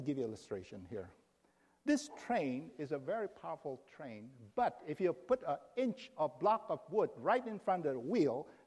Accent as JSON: {"language": "English", "town": "Washington", "region": "District of Columbia", "country": "United States", "said": "when I met my wife, she was from San Francisco, and I'm from Washington, D.C., Maryland."}